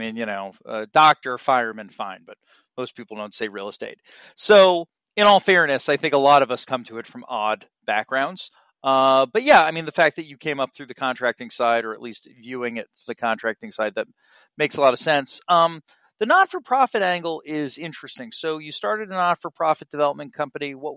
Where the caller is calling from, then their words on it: New Jersey, United States; when I call someone in a market like San Diego and I'm calling from New Jersey is I'm wearing a sweater and you are not.